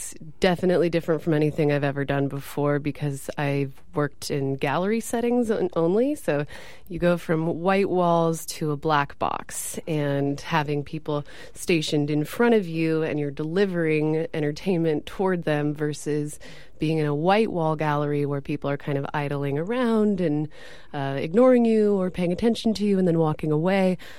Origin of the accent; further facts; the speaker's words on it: San Diego, California, United States; now in San Francisco, United States; San Diego.